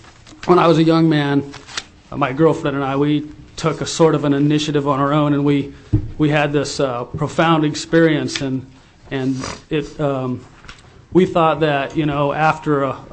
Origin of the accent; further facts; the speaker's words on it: Wasilla, Alaska, United States; I'm from Wasilla area